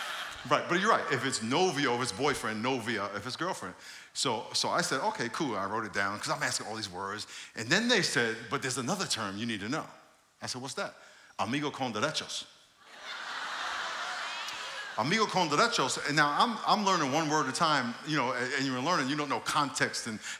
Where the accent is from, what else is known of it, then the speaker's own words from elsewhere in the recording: New York, United States; So I grew up in New York. I had a dream of playing in the NFL.